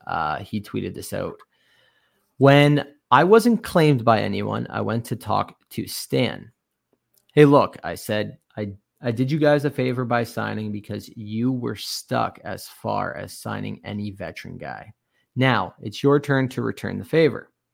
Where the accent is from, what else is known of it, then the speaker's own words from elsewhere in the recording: Canada; You know, growing up in Canada here, we have this little symbol at the back of our jersey that says, stop, don't hit this individual.